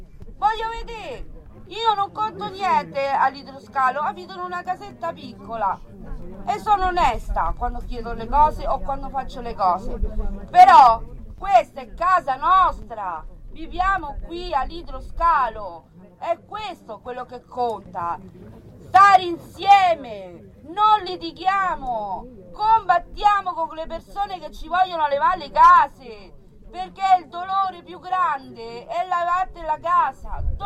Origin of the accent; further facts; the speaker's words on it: Uruguay; sono uruguaiana, sono tanti anni che vivo all'idroscalo